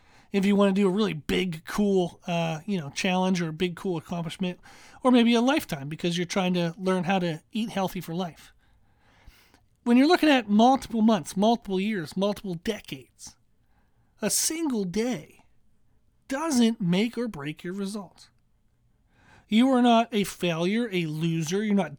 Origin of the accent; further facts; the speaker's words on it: Pennsylvania, United States; I'm not sure. I'm from Pennsylvania originally. I don't remember there being marshmallows on our sweet potatoes.